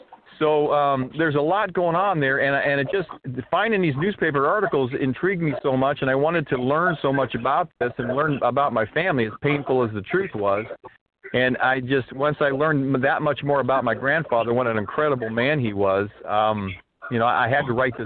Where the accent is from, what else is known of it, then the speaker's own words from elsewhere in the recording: Tempe, Arizona, United States; now in Los Angeles, United States; I grew up in Tempe, went to school there. I'm currently living in L.A.